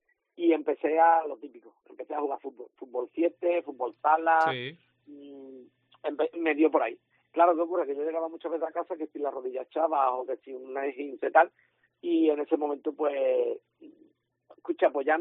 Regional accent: Cádiz, Andalusia, Spain; born there; also born or lived in San Fernando; yo nací en Cádiz, yo he estado viviendo en San Fernando muchísimos años. Cierto es que hace 6 años ya va a ser que me fui a vivir a Chiclana

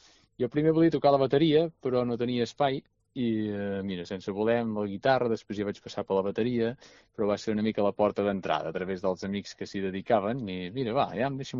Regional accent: L'Esquirol, Catalonia, Spain; la meva tieta aquí a l'Esquirol, al meu poble

